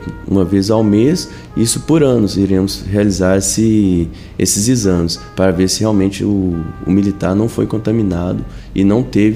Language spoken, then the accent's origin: Portuguese; Belo Horizonte, Minas Gerais, Brazil; como eu sou de BH